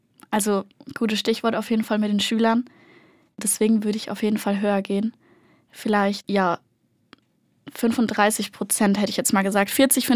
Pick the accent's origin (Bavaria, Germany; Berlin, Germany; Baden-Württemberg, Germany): Baden-Württemberg, Germany; Wertheim; Und der fährt dann zurück in meine Heimat im Endeffekt, also nach Wertheim, falls es irgendjemand da draußen kennt.